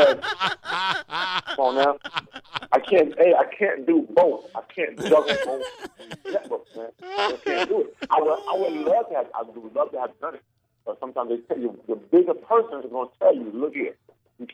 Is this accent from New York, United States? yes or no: yes; Mount Vernon, New York, United States; First of all, you can't even ask me Harlem or Brooklyn because I'm from Money Earning Mount Vernon, baby.